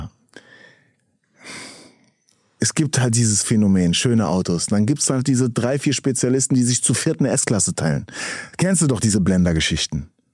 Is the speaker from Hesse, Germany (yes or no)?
yes; Frankfurt, Hesse, Germany; ich bin Frankfurter Kid, okay?